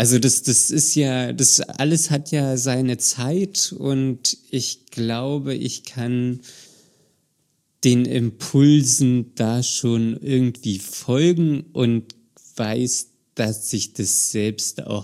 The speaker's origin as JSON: {"language": "German", "region": "Berlin", "country": "Germany", "tie": "born or raised there", "said": "meine Heimat Berlin ist."}